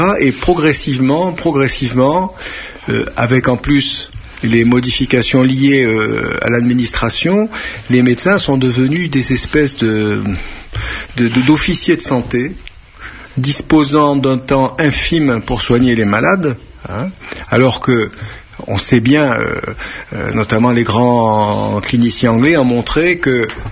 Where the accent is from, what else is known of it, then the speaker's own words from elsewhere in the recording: Algeria; quand j'étais petit en Algérie